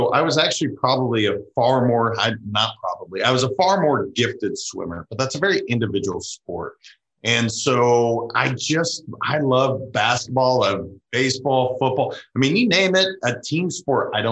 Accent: Montana, United States; also born or lived in Madison, Wisconsin; I was raised in Montana, but I was actually born in Madison, Wisconsin.

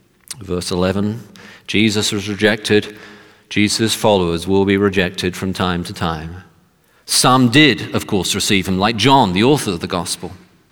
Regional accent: United Kingdom; There was a new survey done in 2017 in my home country, United Kingdom

